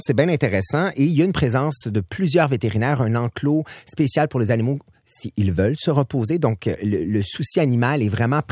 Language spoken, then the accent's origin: French; Saint-Jean-sur-Richelieu, Quebec, Canada; Ben, moi, je viens de Saint-Jean-sur-Richelieu et on a des fermiers dans notre famille plus loin.